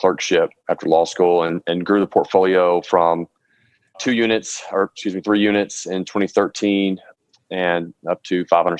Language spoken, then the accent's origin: English; Fulton, Mississippi, United States; So born and raised in Fulton, Mississippi, small town